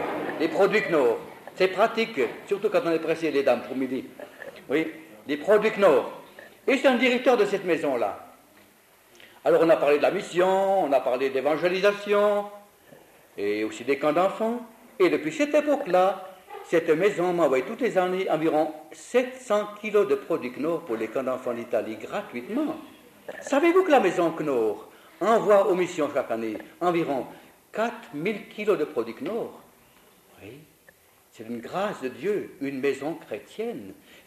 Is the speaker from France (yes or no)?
no; Switzerland